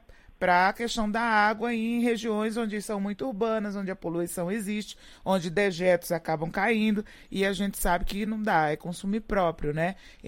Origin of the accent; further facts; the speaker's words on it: Northeast Region, Brazil; Eu venho lá do Nordeste e tal. E aí, pertinho da praia, muito próxima, meu pai cavava o poço e a água sai doce.